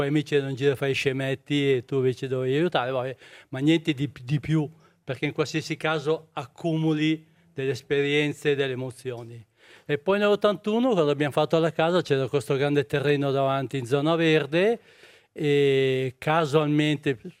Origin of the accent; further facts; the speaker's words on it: Viggiù, Lombardy, Italy; moved away as an adult; now in Switzerland; io sono nato a Viggiù e vabbè, ho vissuto fino a 24 anni a Viggiù. poi mi sono sposato con una bella zucchina e ci siamo trasferiti, appunto mi sono trasferito in Ticino perché lavoravo già a Chiasso